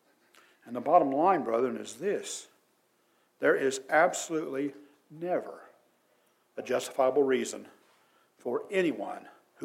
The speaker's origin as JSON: {"language": "English", "region": "Ohio", "country": "United States", "said": "I said, yeah, I'm from Ohio."}